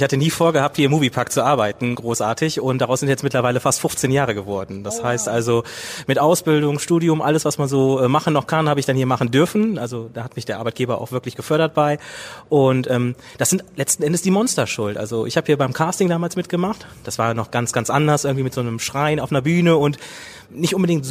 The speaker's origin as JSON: {"language": "German", "region": "North Rhine-Westphalia", "country": "Germany", "said": "ich komme aus dem Ruhrgebiet"}